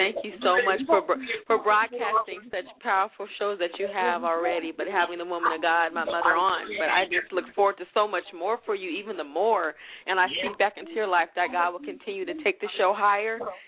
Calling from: Austin, Texas, United States; I'm calling from Austin, Texas.

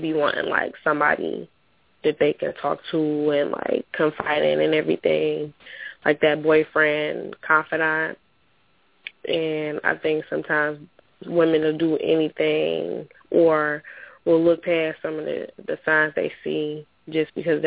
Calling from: Detroit, Michigan, United States; I'm calling from Detroit.

